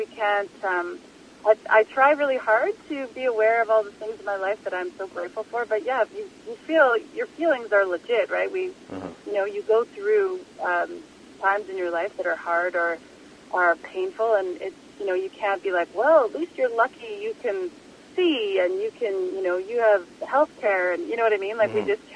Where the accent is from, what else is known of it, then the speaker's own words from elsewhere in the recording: Winnipeg, Manitoba, Canada; also born or lived in Toronto; So I was moving home from Toronto, originally from Winnipeg, but I'd lived in Toronto for 3 or 4 years and was moving back